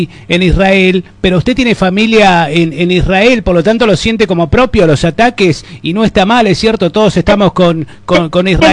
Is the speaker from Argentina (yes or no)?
yes; Argentina; yo lo que presiento de como un argentino común y corriente es que esta basura no se va a terminar nunca